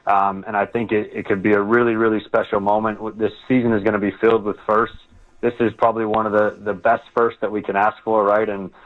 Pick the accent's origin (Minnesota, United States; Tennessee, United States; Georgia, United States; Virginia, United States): Minnesota, United States; born there; obviously, I'm American and I was born in Minnesota, but then I moved and went to Europe.